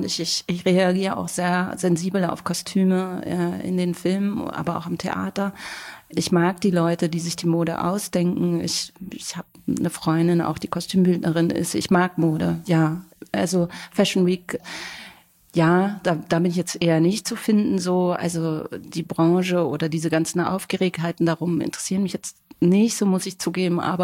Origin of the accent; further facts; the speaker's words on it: Hamburg, Germany; now in Berlin, Germany; Also ich komme aus Hamburg.